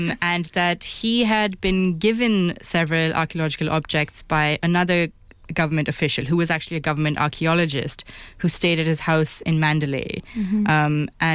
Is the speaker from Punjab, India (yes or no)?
no; New Delhi, Delhi, India; I'm also an archaeologist from New Delhi, India, and I'm finishing up my PhD in the Department of Archaeology here in Cambridge.